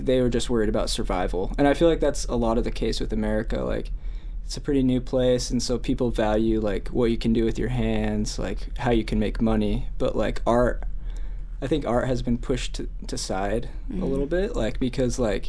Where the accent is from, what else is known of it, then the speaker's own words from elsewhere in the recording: Utah, United States; I think I grew up in Utah, and so I always kind of grew up with this feeling